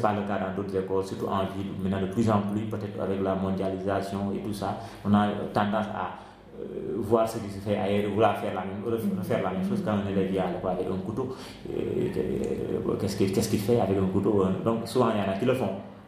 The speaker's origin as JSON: {"language": "French", "region": "Thiès", "country": "Senegal", "said": "si je dois quitter Yassan, peut-être c'est pour aller chez moi à Thiès"}